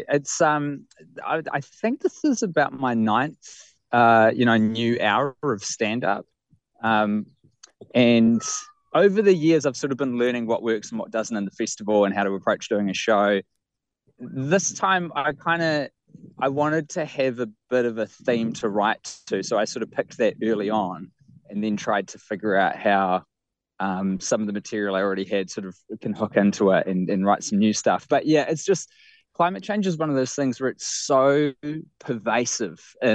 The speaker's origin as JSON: {"language": "English", "region": "Wellington", "country": "New Zealand", "tie": "born or raised there", "said": "Yeah, well, I grew up in Wellie. Like, I'm an Onslow College alum."}